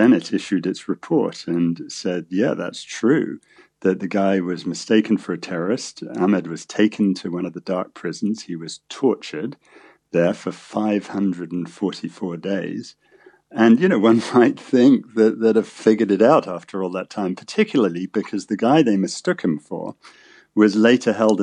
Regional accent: United Kingdom; also born or lived in United States; While I am British, I'm also American

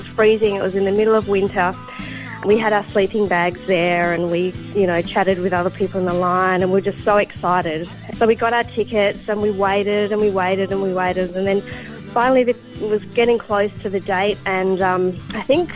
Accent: Perth, Western Australia, Australia; I'm from Perth.

